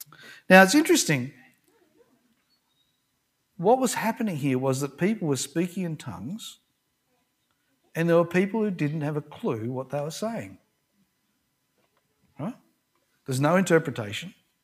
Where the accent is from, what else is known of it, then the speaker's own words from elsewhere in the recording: Australia; But being good Aussie blokes, we know how to do a good barbecue, right?